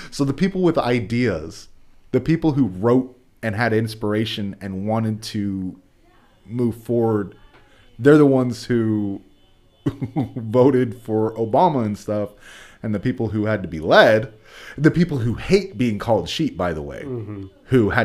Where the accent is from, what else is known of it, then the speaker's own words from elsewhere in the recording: West Coast, United States; And I still eat those because I'm from the West Coast.